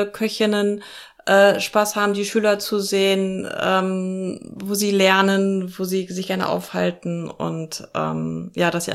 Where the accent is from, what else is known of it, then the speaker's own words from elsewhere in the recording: Lower Saxony, Germany; Also ich komme aus Niedersachsen.